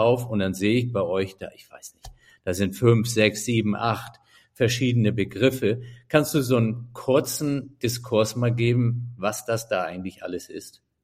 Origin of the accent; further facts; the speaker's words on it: Flensburg, Schleswig-Holstein, Germany; Ich komme ja nun wirklich aus Norddeutschland. Es geht nicht nördlicher, Flensburg an der dänischen Grenze.